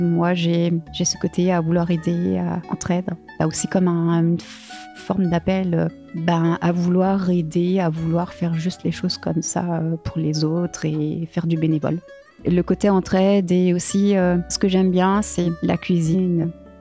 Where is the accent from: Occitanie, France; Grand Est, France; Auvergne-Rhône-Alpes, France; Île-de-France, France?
Grand Est, France; moved away; je suis alsacienne et du coup, ce que j'aime bien, c'est bah, la choucroute.